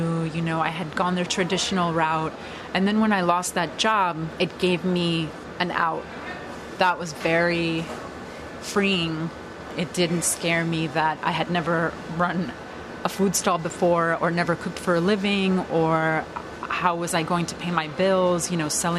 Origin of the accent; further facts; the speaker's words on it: Astoria, New York, United States; I grew up in Astoria, Queens. Both my parents are from Greece.